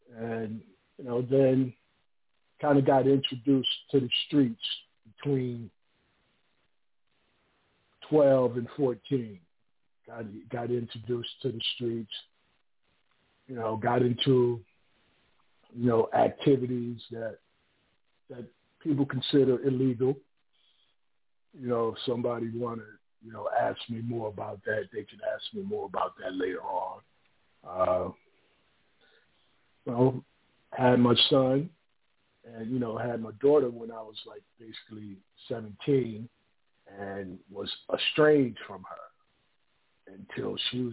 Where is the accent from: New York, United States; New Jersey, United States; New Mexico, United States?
New Jersey, United States; Paterson; moved away; I'm from Patterson, pretty much raised there, not born there, but raised there for the majority of my life, relocated, you know, to the North Carolinas